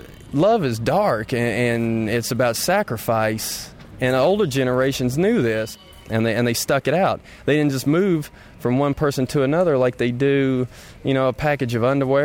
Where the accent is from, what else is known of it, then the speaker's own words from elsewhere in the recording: Henderson, Kentucky, United States; I'm 27 years old. I'm from Henderson, Kentucky.